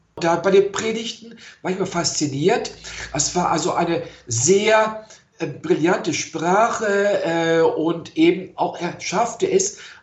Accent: Paderborn, North Rhine-Westphalia, Germany; now in Munich, Germany; Also ich komme aus dem Bistum Paderborn in Deutschland.

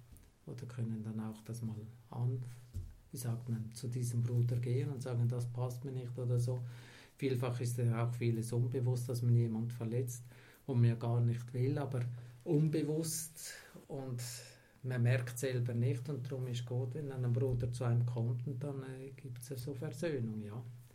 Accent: Graubünden, Switzerland; Also in den Ferien bin ich gerne in den Bergen. Ich bin ein Bündner.

